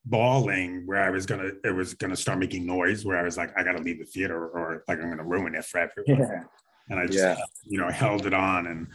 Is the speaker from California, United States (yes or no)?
no; Howard Beach, New York, United States; I was the kid in Queens, New York. Howard Beach. I grew up in Howard Beach, New York. I wanted to be a dancer.